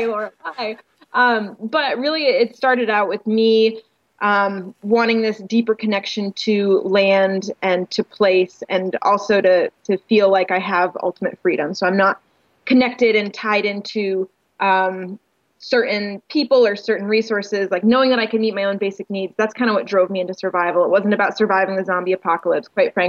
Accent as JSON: {"language": "English", "region": "New England", "country": "United States", "tie": "born or raised there", "said": "I grew up in New England"}